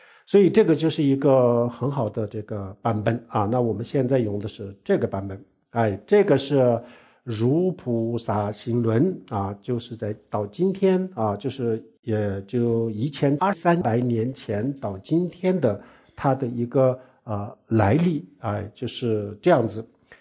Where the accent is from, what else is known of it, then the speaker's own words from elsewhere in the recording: Sichuan, China; 那个是我们四川那边呢